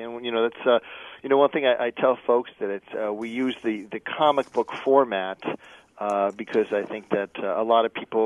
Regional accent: New England, United States; I grew up in New England and pretty close to the coast, and I just remember going to the beach and just looking out and seeing how just vast it was

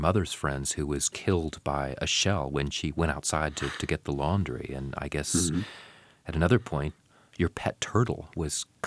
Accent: United States; You know, for me as an American, it's almost impossible to grasp this kind of history that you're describing

